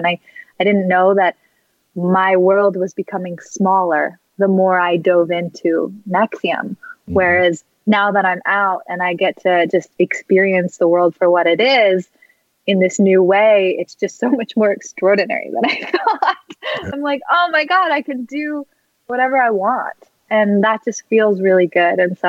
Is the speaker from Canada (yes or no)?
no; Malibu, California, United States; born or raised there